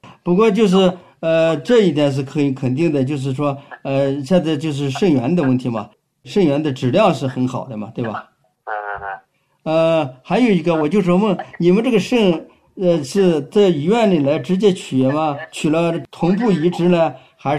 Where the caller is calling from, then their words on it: Chengdu, Sichuan, China; 我这个电话呢是从成都打过来，四川的成都